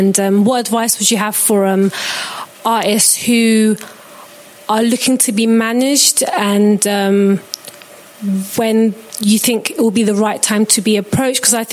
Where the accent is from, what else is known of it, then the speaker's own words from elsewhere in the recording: United Kingdom; So I'm an English speaking and Turkish speaking artist. So I currently do cover songs and I put them on my channel. And I've gotten a lot of exposure from my stuff. So I have already people who are kind of on my case in Turkey and want to manage me. But because I am from the UK